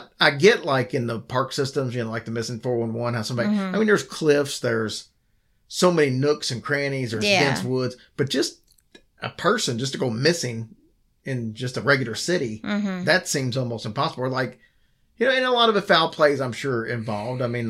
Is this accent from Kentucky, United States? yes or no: yes; Kentucky, United States; And since I'm from Kentucky and a country girl myself, I enjoyed that.